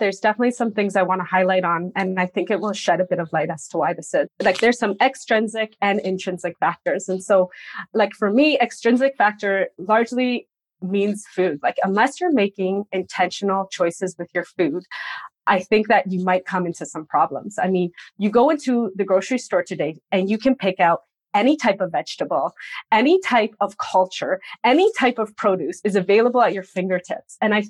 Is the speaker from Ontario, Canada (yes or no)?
yes; Toronto, Ontario, Canada; So I am from Toronto. I've been born and raised here.